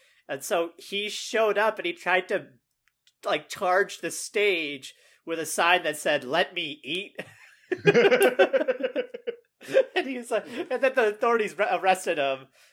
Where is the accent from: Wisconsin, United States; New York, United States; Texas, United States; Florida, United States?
New York, United States; I'm from New York. That's a Coney Island hot dog.